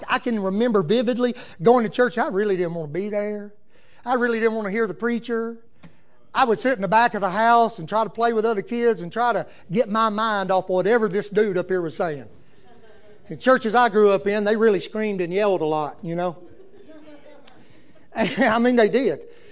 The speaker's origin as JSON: {"language": "English", "region": "Tennessee", "country": "United States", "tie": "born there", "said": "So I was born in Middle Tennessee. I really am a hillbilly."}